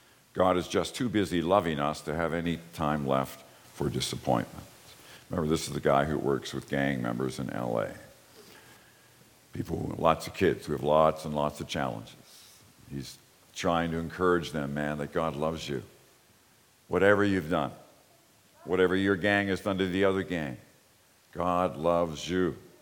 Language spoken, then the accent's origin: English; Toronto, Ontario, Canada; I grew up in Don Mills in a big building which still stands amongst hundreds of other buildings. Don Mills and Eglinton, just south of there.